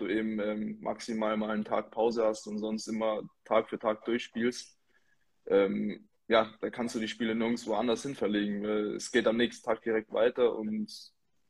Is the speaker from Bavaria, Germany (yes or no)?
no; Ravensburg, Baden-Württemberg, Germany; damals in meinem Heimatort Ravensburg hat mein Vater eben noch dort gespielt